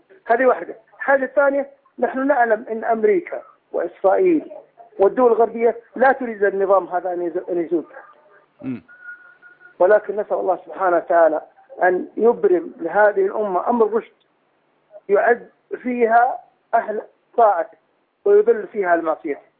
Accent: Saudi Arabia; بالنسبة لي أنا كمواطن سعودي.

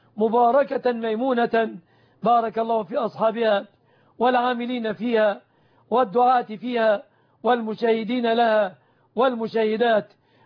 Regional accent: Egypt; بلادنا مصر

